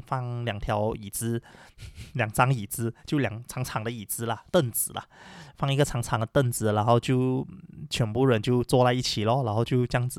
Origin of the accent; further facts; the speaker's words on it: Malaysia; 因为我是马来西亚人，所以我会说马来语